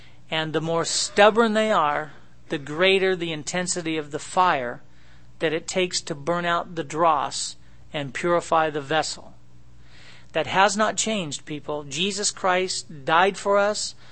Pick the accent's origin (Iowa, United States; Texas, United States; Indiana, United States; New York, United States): Iowa, United States; born there; because I was born in Iowa